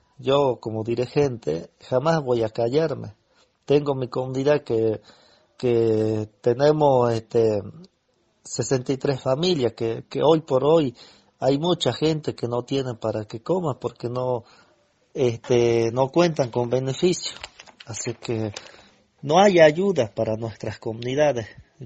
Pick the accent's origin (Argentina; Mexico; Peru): Argentina; Que nosotros somos argentinas, somos originarios, que nosotros hemos nacido en nuestra tierra, que hoy por hoy no tenemos tierra, no podemos recorrer nuestros territorios, ya no podemos andar nuestros territorios ancestrales